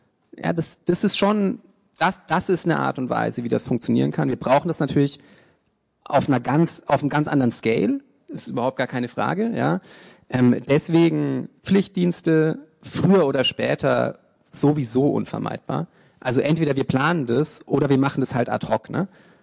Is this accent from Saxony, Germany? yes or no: no; Bavaria, Germany; ich komme ursprünglich aus Franken, ja, konservative Gegend.